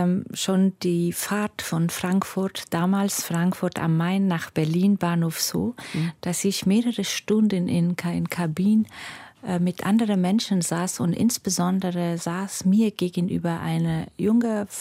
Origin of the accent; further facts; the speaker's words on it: Mazar-i-Sharif, Balkh, Afghanistan; German is a second language; Also meine Mutter ist aus Kabul, mein Vater ist aus Herat, und wir sind in Mazar-i-Sharif aufgewachsen. Und es war eine Stadt, ich würde von heutigen Zeit sagen, Vielfalt. Mhm. Wir hatten verschiedene Kulturen da, in der Schule waren verschiedene Sprachen.